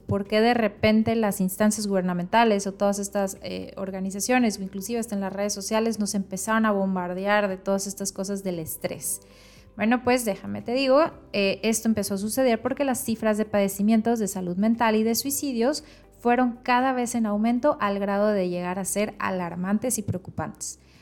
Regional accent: Mexico; soy nutrióloga mexicana certificada en enfermedades neurológicas

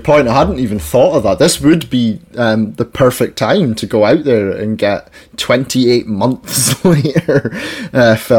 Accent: Scotland, United Kingdom; I don't know if it's because like I'm a Scottish nationalist that the idea of someone else coming in to save us just doesn't really sit very well with me.

